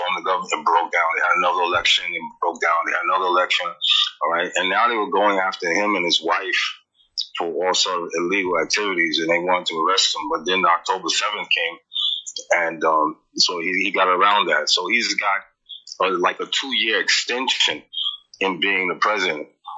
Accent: Pakistan; Yeah, but here we're Pakistani. We're not Muslim or Hindu or, you know, Christian. Over here is Pakistan.

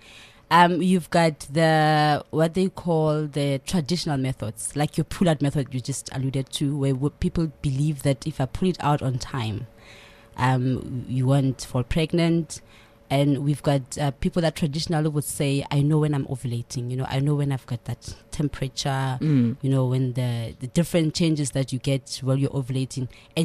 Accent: Thaba Nchu, Free State, South Africa; born there; I'm born in Tabanchu in the Free State.

